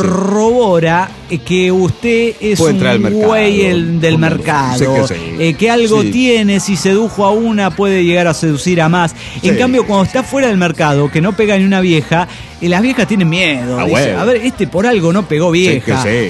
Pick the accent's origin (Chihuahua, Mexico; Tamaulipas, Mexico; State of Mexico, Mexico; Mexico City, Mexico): Chihuahua, Mexico; Ciudad Juárez; de Ciudad Juárez, Chihuahua, México.